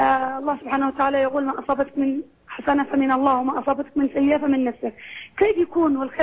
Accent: Yemen

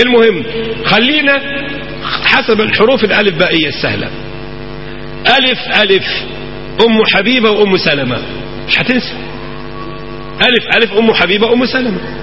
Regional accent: Cairo, Cairo Governorate, Egypt; عندنا في القاهرة في العتبة شارع محمد ذيك الألفي

